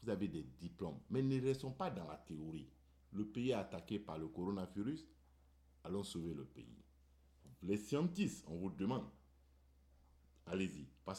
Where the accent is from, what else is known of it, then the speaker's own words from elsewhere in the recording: Côte d’Ivoire; now in United States; Mais je n'ai pas besoin d'être qui, je suis ivoirien, c'est tout simplement.